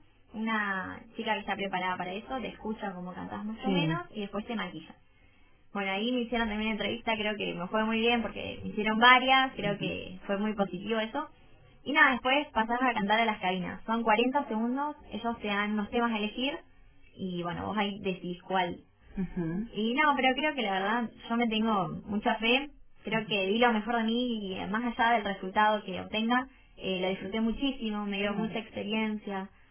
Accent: Río Grande, Tierra del Fuego, Argentina; also born or lived in Tucumán; en realidad soy tucumana, pero vivo acá en Tierra del Fuego.

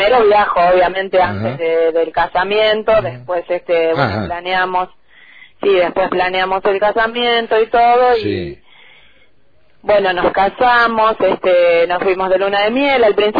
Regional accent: Santa Fe, Argentina; born there; now in Tierra del Fuego, Argentina; nací en Santa Fe y vivo en Tierra del Fuego ahora hace 6 años, pero vine por primera vez hace 21 años a Tierra del Fuego, y bueno, y estoy acá entre idas y vueltas hace 21 años.

